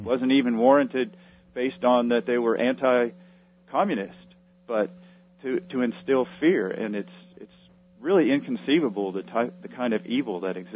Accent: United States; And my experience with most of my travels being prior to 9/11 is that as an American, you know, I didn't feel a lot of resentment

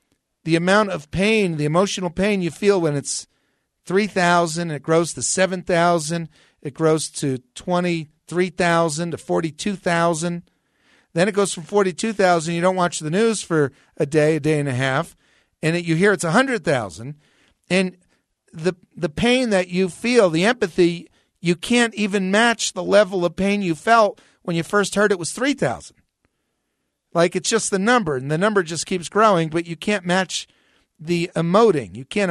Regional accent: New Jersey, United States; Chris, and you and I grew up in New Jersey, and we talked a couple times on the air.

